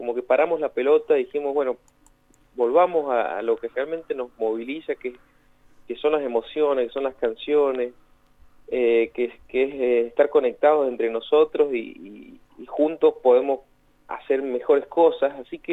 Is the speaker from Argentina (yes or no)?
yes; Argentina; como buen argentino